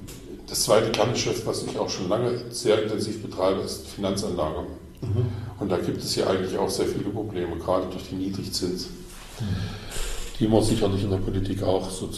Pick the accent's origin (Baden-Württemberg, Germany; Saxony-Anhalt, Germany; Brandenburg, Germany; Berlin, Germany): Saxony-Anhalt, Germany; Wir haben in Mansfeld-Südharz, das ist ja der Kreis, wo ich herkomme